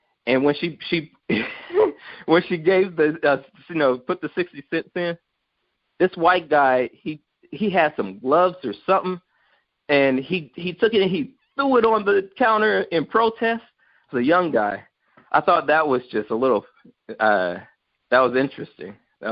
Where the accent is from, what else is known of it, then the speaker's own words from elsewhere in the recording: United States; I wanted to say, of course, I'm an American